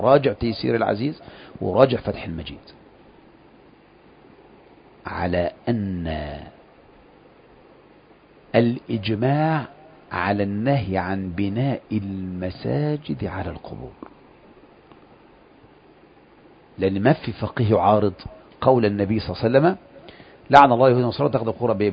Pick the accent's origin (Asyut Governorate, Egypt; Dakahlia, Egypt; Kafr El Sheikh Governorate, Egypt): Kafr El Sheikh Governorate, Egypt; أنا من كفر الشيخ